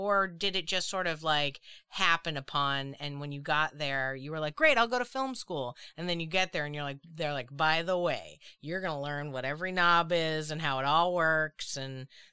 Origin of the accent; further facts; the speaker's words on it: Boston, Massachusetts, United States; I'm from Boston. I get making fun of your friends. Oh yeah, we're a harsh bunch, so I get it.